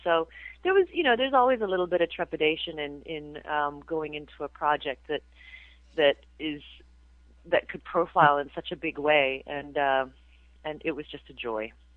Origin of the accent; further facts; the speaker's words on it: Canada; accent: Canadian; also born or lived in Asia; And I'd always wanted to return to Canada, and plus I never really lost the Canadian accent. And, you know, I feel I am Canadian.